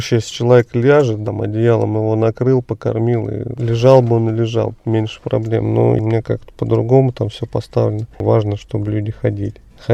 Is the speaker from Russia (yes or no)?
yes; Russia; Я сам из России.